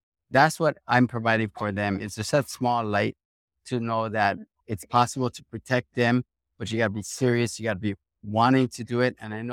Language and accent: English; Hawaii, United States; I was just pedal to the metal that I appreciate who I am as a Hawaiian.